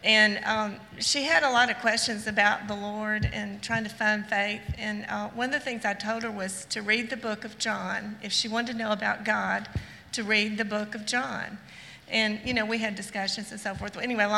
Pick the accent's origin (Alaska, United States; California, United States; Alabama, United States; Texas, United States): Alabama, United States; from Alabama. We're frequent visitors.